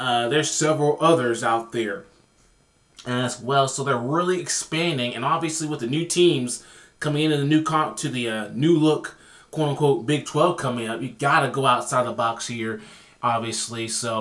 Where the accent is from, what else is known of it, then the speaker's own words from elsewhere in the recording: Georgia, United States; Committed a while back from Douglas, Georgia. So my home state gives us some shout out here on the Pro Project Podcast.